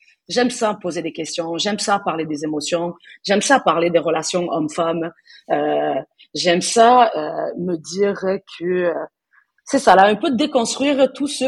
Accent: Southern France, France; also born or lived in Portugal; J'ai grandi dans le sud de la France. Ben, je suis née au Portugal, mais j'ai grandi dans le sud de la France, dans un milieu quand même plutôt, on va pas se mentir, un peu racisme, du petit racisme facile.

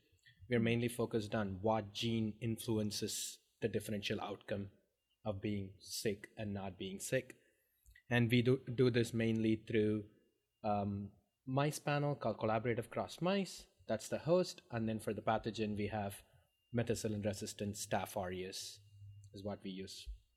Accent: Chennai, Tamil Nadu, India; moved away as an adult; now in United States; I'm also born and brought up in India, and I'm from Chennai, which is a beautiful city in the southernmost part of India.

